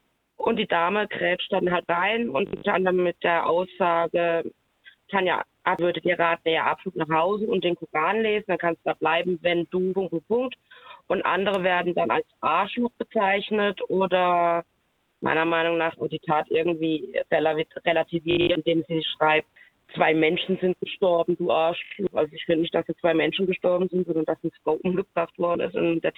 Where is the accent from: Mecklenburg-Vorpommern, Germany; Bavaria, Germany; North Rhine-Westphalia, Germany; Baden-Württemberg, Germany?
Baden-Württemberg, Germany; Freiburg; born there; Und ich mit meinem türkischen Nachnamen kriege direkt den Koran um die Ohren gehauen. Ja, und zahle ein Ticket. Ich bin in Freiburg geboren.